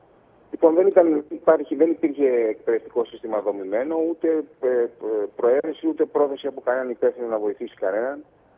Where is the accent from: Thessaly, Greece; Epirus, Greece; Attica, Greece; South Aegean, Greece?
Attica, Greece; Athens; δεν μεγάλωσα σε κανένα χωριό, μεγάλωσα στην Αθήνα. Με γονείς αστικής μαλλονοτροπίας, ειδικά από την πλευρά του πατέρα μου, ήταν μικρασιατικής καταγωγής, Κωνσταντινοπολίτης.